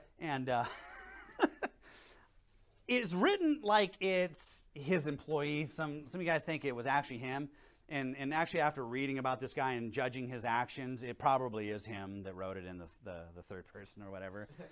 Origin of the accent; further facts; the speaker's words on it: Washington, United States; I won't hold that against him because I'm from Washington myself.